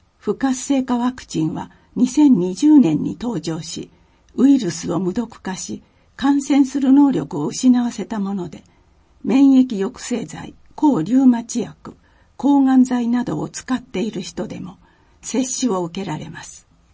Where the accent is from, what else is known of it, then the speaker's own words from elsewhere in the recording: New Zealand; Japanese is a second language; 今回も私の出身国であるニュージーランドの文化についてご紹介したいと思います。